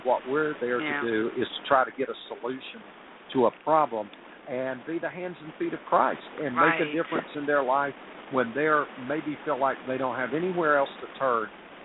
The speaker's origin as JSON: {"language": "English", "town": "Atlanta", "region": "Georgia", "country": "United States", "tie": "born or raised there", "said": "I grew up right here in Atlanta, Georgia."}